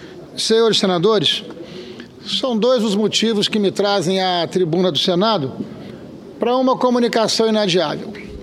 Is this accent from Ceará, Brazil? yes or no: no; Espírito Santo, Brazil; Lá no meu estado, no estado do Espírito Santo, a indignação é grande